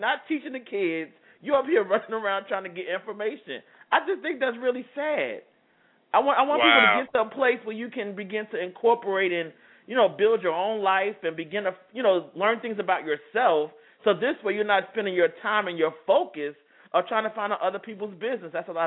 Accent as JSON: {"language": "English", "region": "New Jersey", "country": "United States", "said": "I'm from the big city. You know, I'm from New Jersey."}